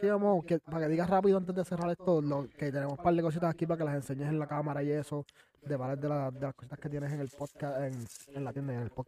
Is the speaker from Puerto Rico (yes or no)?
yes; Puerto Rico; Nosotros somos puertorriqueños.